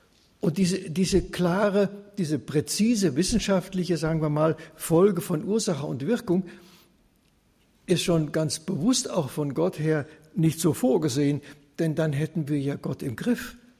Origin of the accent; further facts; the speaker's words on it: Hesse, Germany; Ich kenne das, weil das bei uns da oben spielt, am Meißner, wo ich aufgewachsen bin.